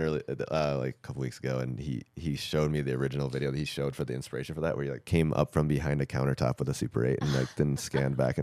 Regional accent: Michigan, United States; I grew up in Michigan on dirt roads and stuff

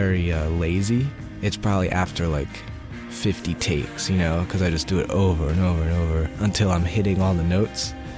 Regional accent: Philadelphia, Pennsylvania, United States; I'm from Philadelphia.

